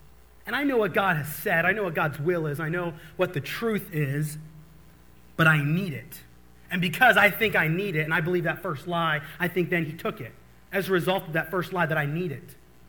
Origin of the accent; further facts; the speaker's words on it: Illinois, United States; And I grew up in like cornfield country, so when I say Illinois, don't think Chicago.